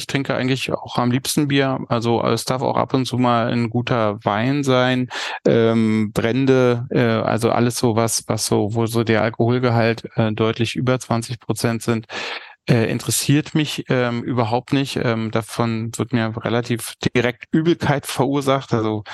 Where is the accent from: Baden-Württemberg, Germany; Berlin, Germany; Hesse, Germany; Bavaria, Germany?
Berlin, Germany; also born or lived in Leipzig; Ich bin 1971 in Leipzig geboren und lebe seit 1972 mit meiner Familie in Berlin.